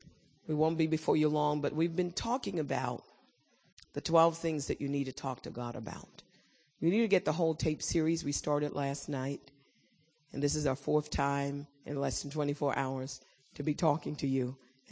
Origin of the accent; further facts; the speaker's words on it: United Kingdom; now in United States; So I'm British American. And I just so happen to have learned Ebonics. My English was a little different from American. I learned how to speak American because people kept saying, "What are you saying?" You know, so I learned how to talk, change my accent.